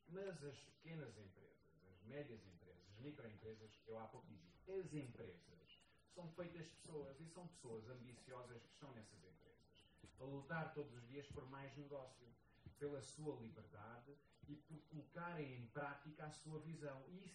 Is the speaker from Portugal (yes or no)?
yes; Portugal; Quando estamos lá fora, somos portugueses, vindos de Portugal